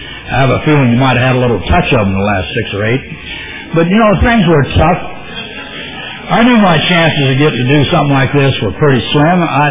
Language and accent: English; Fort Collins, Colorado, United States; born there; I was born in Colorado, a little town called Fort Collins, just north of Denver.